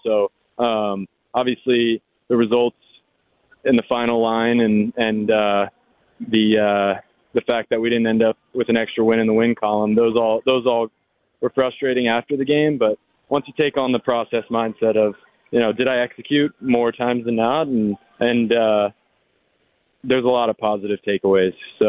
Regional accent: New Jersey, United States; That's mostly growing up in the New Jersey area, and my dad playing for the Yankees.

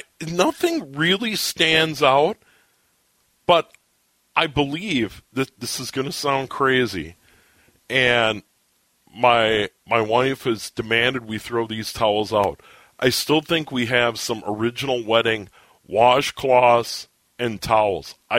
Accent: Minnesota, United States; also born or lived in St. Paul; You know, I was born in St. Paul, grew up in the suburbs. And my first radio job was in a small town in western Minnesota.

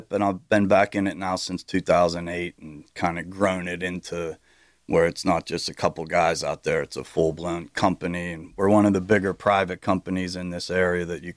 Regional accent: Pittsburgh, Pennsylvania, United States; Okay, so yeah, I'm Pittsburgh born and raised. I've always had a Pittsburgh address. Majority of my life, I grew up in Greenfield City neighborhood.

